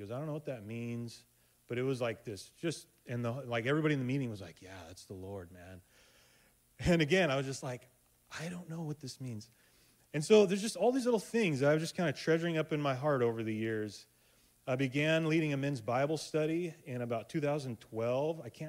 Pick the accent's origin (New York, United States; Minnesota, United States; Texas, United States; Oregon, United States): Oregon, United States; Seaside; I grew up in Seaside, Gearhart area. But we moved back to this area